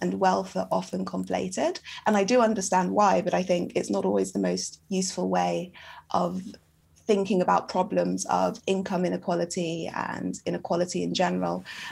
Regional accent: United Kingdom; I feel somewhat as a Black person a little bit on the outside of that conversation, despite being British.

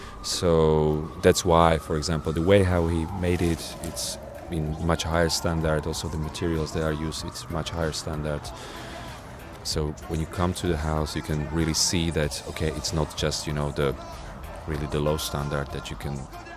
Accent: Bratislava, Bratislava Region, Slovakia; English is a second language; And I grew up in Petržalka, that's the biggest neighborhood made of panel buildings in Slovakia.

